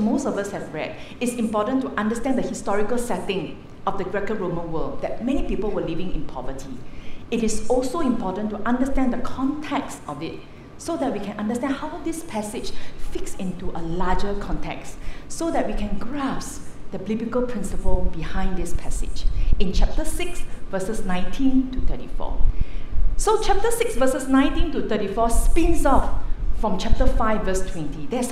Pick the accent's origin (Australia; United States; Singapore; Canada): Singapore; And then the moment we introduced ourselves, hey, we are from Singapore, this is what most of them will reply to us.